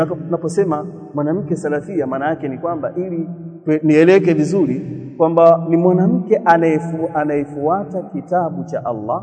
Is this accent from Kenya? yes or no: no; Tanzania; Maana kule kwetu Tanzania kuna watu walikuwa nasema